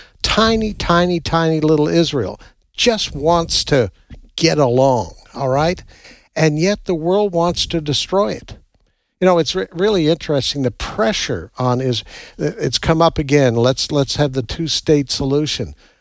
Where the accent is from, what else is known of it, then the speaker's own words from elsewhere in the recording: Canada; most folks know I come from Canada.